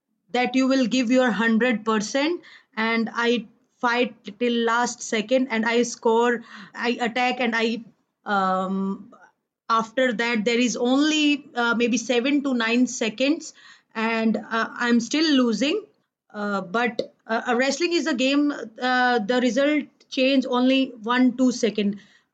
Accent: India; English is a second language; I'm first Indian woman to win Olympic bronze.

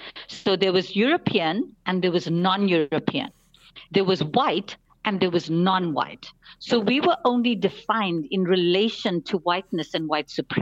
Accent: South Africa; So in general, I'm generally a South African.

